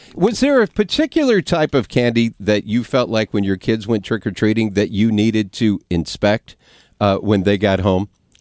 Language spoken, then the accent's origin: English; Arkansas, United States; So when I grew up in Northwest Arkansas, we didn't do this whole you had to tell a joke.